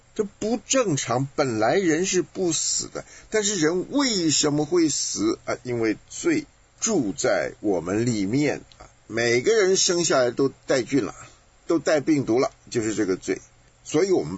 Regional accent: China; 我们中国人是讲出生入死，这是咱们中国人讲。

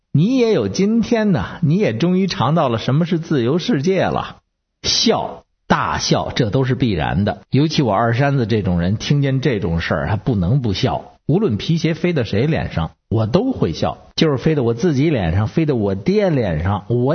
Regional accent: United States; 可咱美国人不应该高兴，也不能跟着起哄

